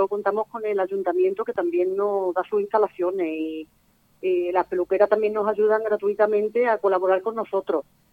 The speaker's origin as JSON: {"language": "Spanish", "region": "Extremadura", "country": "Spain", "said": "aunque somos extremeños, somos mudados a la moda flamenca"}